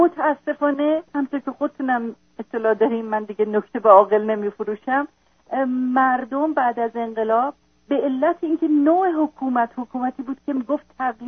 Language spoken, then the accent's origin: Persian; Iran; من به عنوان یه ایرانی